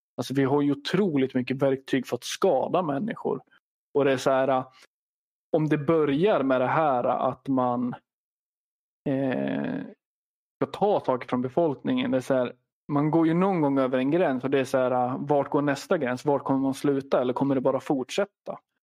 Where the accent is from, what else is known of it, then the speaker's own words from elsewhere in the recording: Sweden; hur kan jag som svensk, hur kan jag som människa